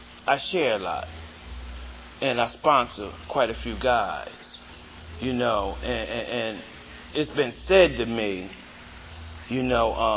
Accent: Philadelphia, Pennsylvania, United States; now in Maryland, United States; and I'm from Philadelphia, but I live in Maryland.

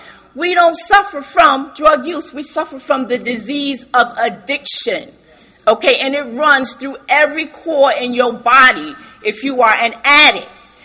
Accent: New Jersey, United States; So I'm from the Burlington County area of New Jersey.

